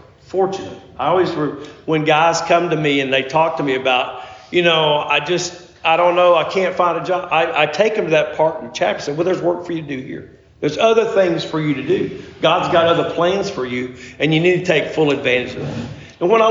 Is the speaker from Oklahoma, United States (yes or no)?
yes; Oklahoma, United States; I became a bull rider because I'm from Oklahoma, which I should tell you